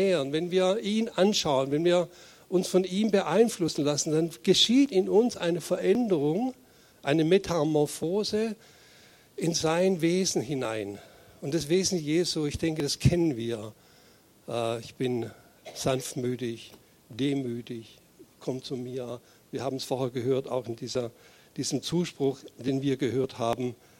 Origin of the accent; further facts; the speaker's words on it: Baden-Württemberg, Germany; ich komme aus Schwaben